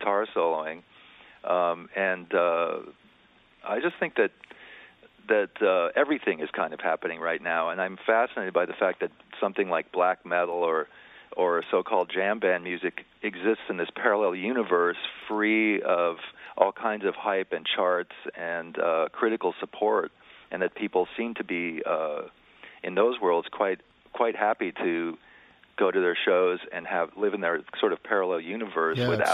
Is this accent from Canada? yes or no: no; Los Angeles, California, United States; Quite frankly, I'm from California, from Los Angeles, and we had Ronald Reagan as governor begin to dismantle funding for a lot of public education